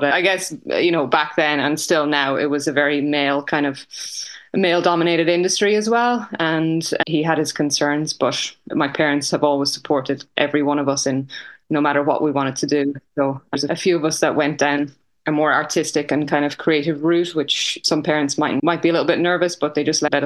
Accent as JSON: {"language": "English", "town": "Multifarnham", "region": "Leinster", "country": "Ireland", "tie": "born or raised there", "said": "I grew up in Multifarnham. So it's a little village in this very center of Ireland."}